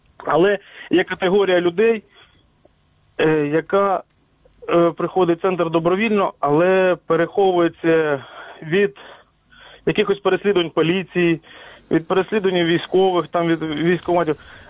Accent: Kyiv, Ukraine; я з Києва, і я колишній працівник МВД

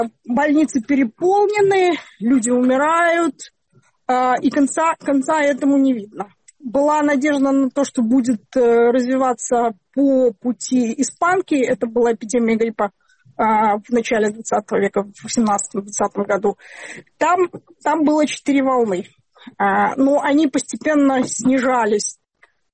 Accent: Belarus; Я очень огорчена, как белоруска, я очень огорчена тем, что произошло в Беларуси.

